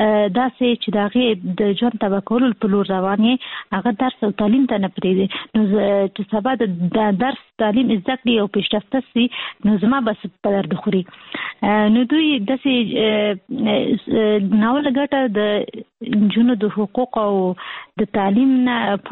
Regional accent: Kabul, Afghanistan; موږ اصلي د کابل یو

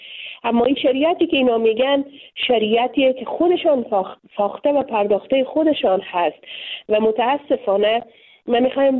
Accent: Afghanistan; اکثرا مسلمان از افغانستان هستیم، به خانواده های مسلمان در یک خانواده های سنتی که ارزش ها و باورهای دینی فرهنگی و اجتماعی خود خود داشته ما بزرگ شدیم

